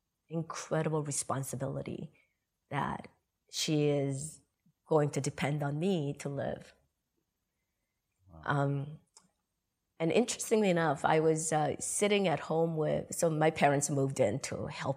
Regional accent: South Korea; Growing up in Korea, we were all separate.

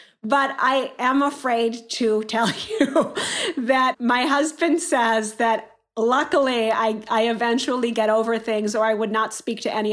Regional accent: United States; now in France; I'm American, but my children born and raised in France, right?

